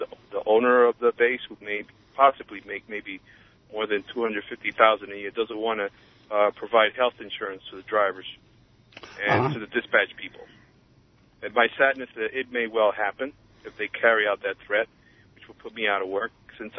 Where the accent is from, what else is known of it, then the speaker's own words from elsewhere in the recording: New York, United States; born there; I don't mind saying that I'm an American citizen, at least, because it took a long time for me to want to say that, being that I'm born, you know, in New York, you know, Puerto Rican parent.